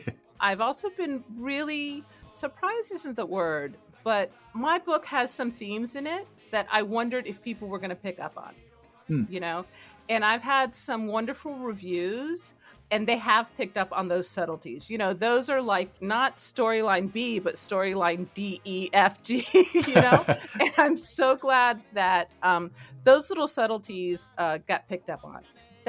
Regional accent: Miami, Florida, United States; And I was really lucky growing up in Miami.

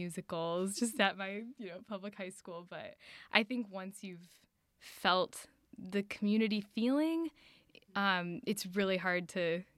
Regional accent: Connecticut, United States; also born or lived in Atlanta, United States; I was born in Atlanta, but by middle school had moved to Connecticut, which is where my parents still are.

